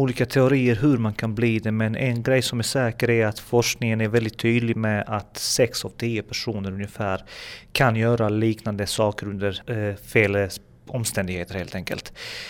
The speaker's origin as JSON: {"language": "Swedish", "country": "Bosnia & Herzegovina", "said": "Eftersom jag är från Bosnien och jag har sett där"}